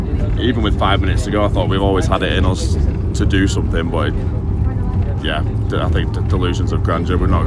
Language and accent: English; Sale, North West England, United Kingdom; from Sale.